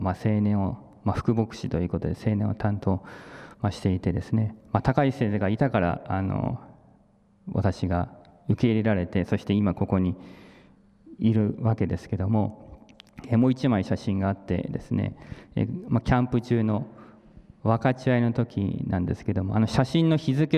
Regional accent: Yokosuka, Kanagawa, Japan; 僕は横須賀の教会に行ったわけですけども、その地元の横須賀の教会でも

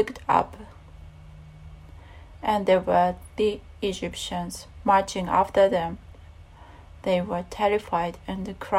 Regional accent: Yokosuka, Kanagawa, Japan; English is a second language; My hometown is Yokosuka City, surrounded mountain and by the sea. There are mountain and tunnel, and I always feel sea.

